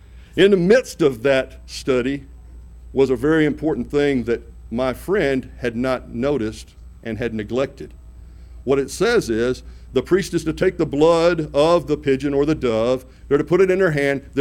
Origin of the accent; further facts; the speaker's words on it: Arkansas, United States; But I grew up in the Delta of Northeast Arkansas. I'm just a simple guy that grew up in a simple area.